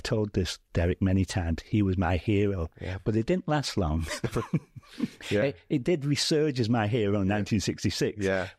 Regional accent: Widnes, North West England, United Kingdom; You know, I was from Widnes. We didn't have grass. You know, we were polluted you know, in the chemical industry in the 50s.

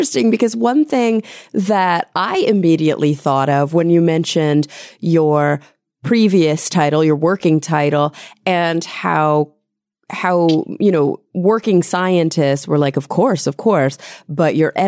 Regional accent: the South, United States; I mean, I grew up in the South, for example.

